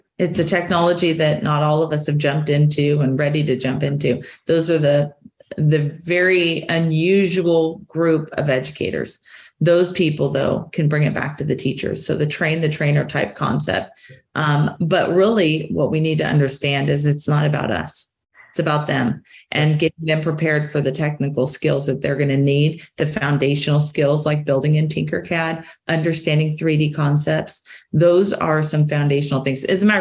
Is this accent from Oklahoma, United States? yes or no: yes; Oklahoma, United States; and I'm American Indian, by the way, in Choctaw, Oklahoma, not in Alaska